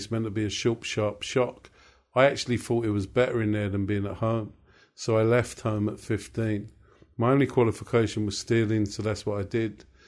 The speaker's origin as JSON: {"language": "English", "town": "Walthamstow", "region": "London", "country": "United Kingdom", "tie": "born there", "said": "I was born in Walthamstow in the East End of London, and I was baptised a Catholic, but I was never brought up as a Catholic."}